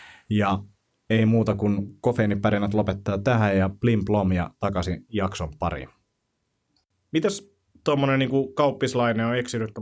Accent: Vantaa, Uusimaa, Finland; mä oon itse Martinlaaksosta kotosi

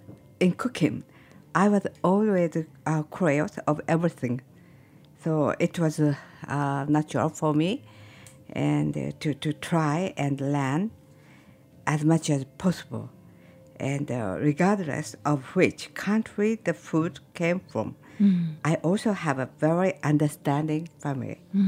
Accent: Hokkaido, Japan; Yeah, I grew up in Hokkaido and I started to get into cooking

